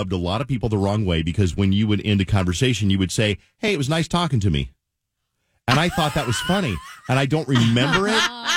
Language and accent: English; Colorado, United States; But I don't think I talk that fast because I'm from Colorado. Maybe we just had, we talk a little bit more slowly.